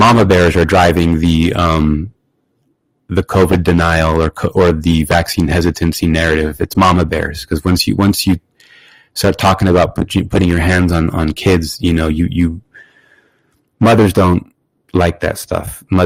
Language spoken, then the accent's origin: English; United States; And even though Mueller found that there were no Americans who did any wrongdoing, and I am an American